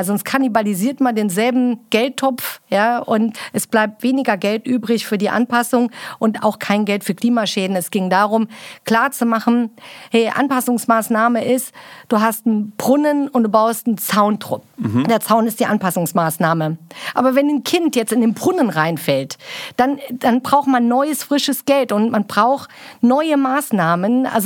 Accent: Saarland, Germany; accent: Saarland dialect; Auch mein saarländischer Dialekt?

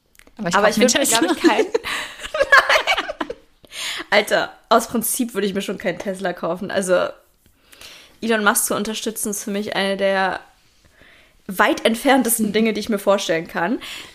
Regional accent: Berlin, Germany; ich komme ja aus Berlin und bei uns hatte halt niemand ein Auto.

